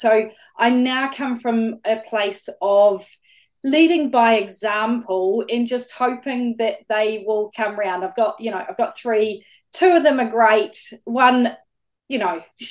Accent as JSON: {"language": "English", "town": "Dannevirke", "region": "Manawatū-Whanganui", "country": "New Zealand", "tie": "born or raised there", "said": "I grew up in Dannevirke, or just out of Dannevirke on a farm."}